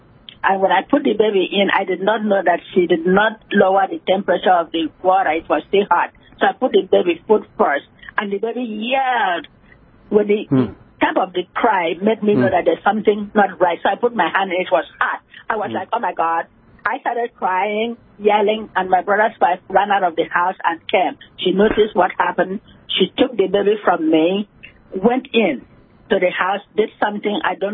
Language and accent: English; Nigeria; I'm a Nigerian.